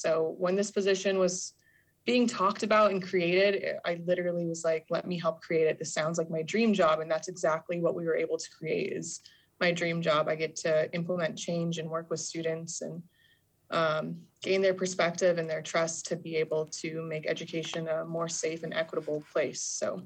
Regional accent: Sand Point, Alaska, United States; So I am Alaska Native. I am Ununga Aleut from Sandpoint, Alaska, a little commercial fishing village where I did get my primary and secondary education.

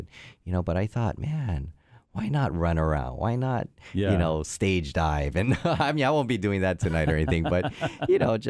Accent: Hawaii, United States; Yeah, you know, I was born and raised in Hawaii, and my mom played when she was a kid, so she was my first teacher.

